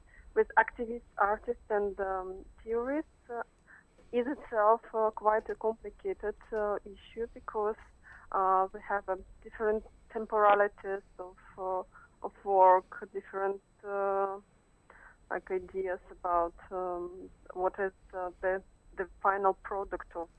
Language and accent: English; Moscow, Russia; and I'm from Moscow.